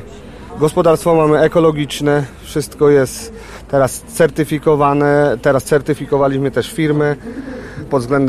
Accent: Wandalin, Lublin Voivodeship, Poland; jesteśmy z małej miejscowości Wandalin.

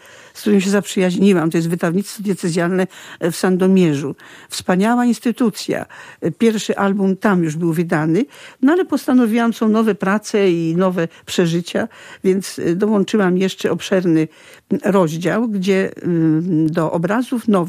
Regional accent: Lublin, Lublin Voivodeship, Poland; Tak więc czuję się lublinianką, tutaj się urodziłam.

